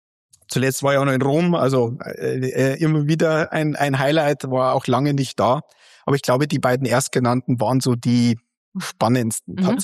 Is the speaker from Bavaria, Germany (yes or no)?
yes; Tutzing, Bavaria, Germany; also born or lived in Germering; ich habe nie in München selbst gewohnt. Also ich habe immer drumherum gewohnt, bin aufgewachsen in Tutzing am Starnberger See, also sehr schön. Wurde dann verschleppt nach Germering